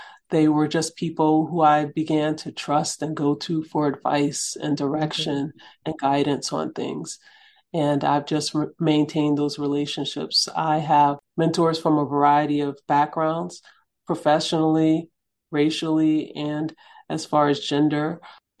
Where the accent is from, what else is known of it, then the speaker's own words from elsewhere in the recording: New Haven, Connecticut, United States; Her poetry and books were some of the first that I read as a young girl growing up in New Haven.